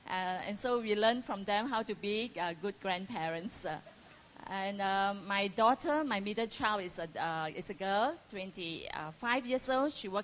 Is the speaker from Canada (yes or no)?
no; Malaysia; English is a second language; We come from Malaysia.